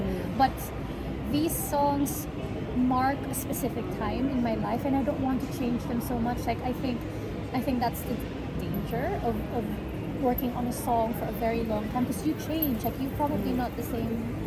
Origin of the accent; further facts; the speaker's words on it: Philippines; oh, I shouldn't talk about me being Filipino around white people.